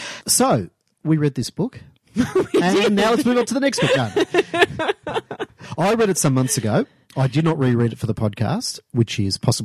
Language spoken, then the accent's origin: English; Australia; being an Australian who lives in Melbourne.